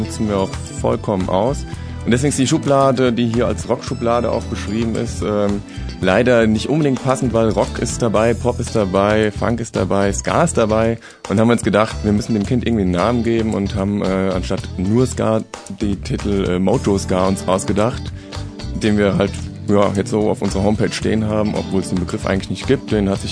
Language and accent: German; Limburg, Hesse, Germany; also born or lived in Montabaur; Wir kommen aus dem Raum Limburg und Montabaur. Montabaur ist natürlich nicht mehr Hessen, aber Limburg ist natürlich mittendrin.